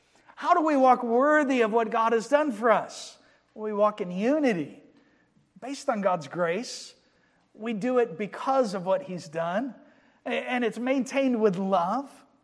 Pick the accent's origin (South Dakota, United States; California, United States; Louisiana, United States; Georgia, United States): Georgia, United States; And I grew up in Georgia, where there are grass and water and lakes and trees everywhere.